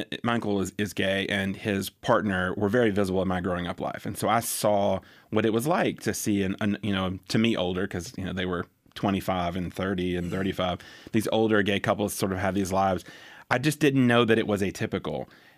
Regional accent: Anniston, Alabama, United States; Well, I grew up in Anniston, Alabama, which is, for the most part, it was a military town. And we had a pretty large military base there, Fort McClellan.

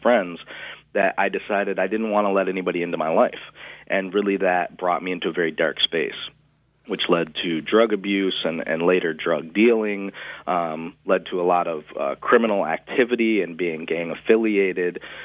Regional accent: New York, United States; I grew up in New York until I was about seven.

